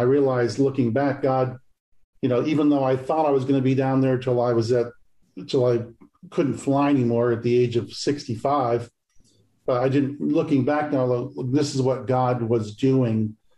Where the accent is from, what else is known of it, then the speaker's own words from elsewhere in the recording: Portland, Maine, United States; born there; Well, I was born in Portland, Maine